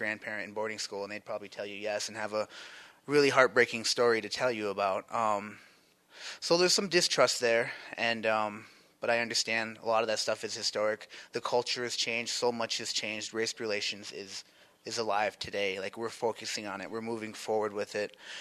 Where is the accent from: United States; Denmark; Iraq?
United States; Rapid City, South Dakota; I'm from the Sihasapa Band of the Cheyenne River Sioux Tribe. Grew up here in Rapid City.